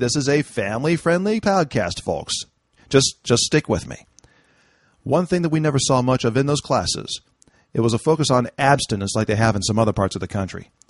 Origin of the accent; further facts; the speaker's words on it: San Francisco, California, United States; It's hardly a secret I grew up in San Francisco.